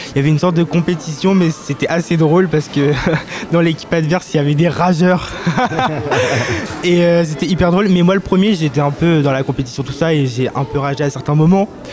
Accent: Alençon, Normandy, France; je suis originaire de Normandie, donc de Alençon, entre le Caen et Le Mans.

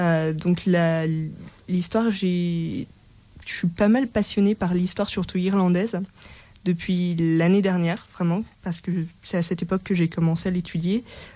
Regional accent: eastern France, France; Et moi, contrairement à Malo, justement, je viens pas du tout de Bretagne, je viens de l'Est de la France.

